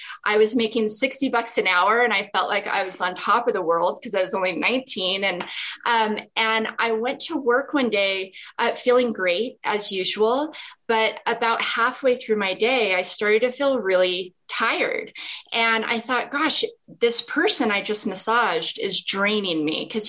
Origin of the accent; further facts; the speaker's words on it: Las Vegas, Nevada, United States; So when I was young, I grew up in Las Vegas. I grew up skiing and snowboarding, and that's not where you expect a professional athlete to come from.